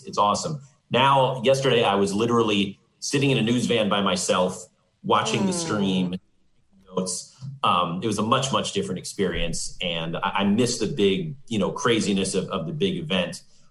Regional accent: Oakland, California, United States; I am homegrown. I'm from Oakland, California, but no, I didn't start in Fresno.

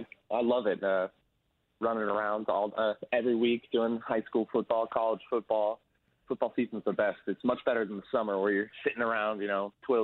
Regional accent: Dallas, Texas, United States; I come from Dallas, Texas. I grew up there, and Derby's the closest thing to a Texas high school that I've seen in my 5 years in Kansas.

